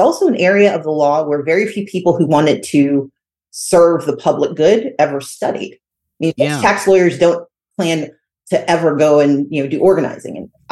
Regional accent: Mississippi, United States; I love my home state. I love Mississippi.

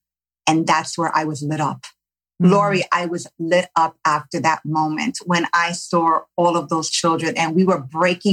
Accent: New York, United States; I grew up in New York native, grew up in poverty.

